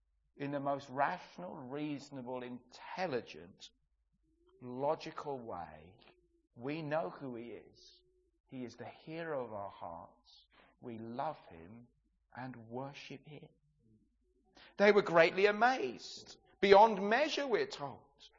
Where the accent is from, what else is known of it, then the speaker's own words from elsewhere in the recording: England, United Kingdom; You see, we're English, aren't we?